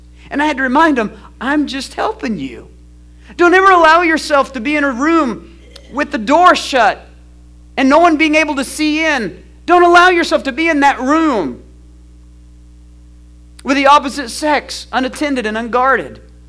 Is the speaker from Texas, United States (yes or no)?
yes; Texas, United States; I said, we're from Texas, and a lot of us are Assembly of God folks from back in the day